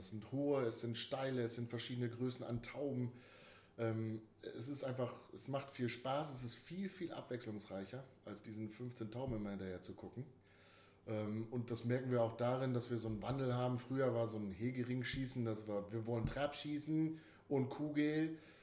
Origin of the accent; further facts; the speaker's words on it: Lindern, Lower Saxony, Germany; Ich war ja so ein Randgebiet als gebürtiger Kloppenburger in der wunderschönen Gemeinde Lindern, kleinste eigenständige Gemeinde im Landkreis.